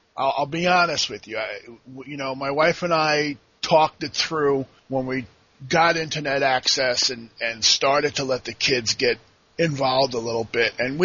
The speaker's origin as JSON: {"language": "English", "town": "New York City", "region": "New York", "country": "United States", "tie": "born or raised there", "said": "I mean, I grew up in New York City, so I kind"}